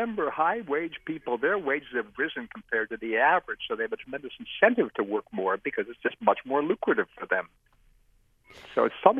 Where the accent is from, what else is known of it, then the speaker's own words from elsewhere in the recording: United States; I'm an American. I'm used to this. I'm 73.